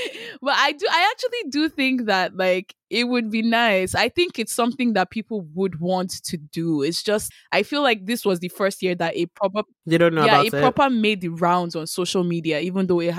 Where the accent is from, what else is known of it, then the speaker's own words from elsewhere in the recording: Imobi, Ogun, Nigeria; So I'm not from Ijebu Ode. I'm from Imobi, which is Ijebu East. I'm still Ijebu, and the festival is for Ijebu people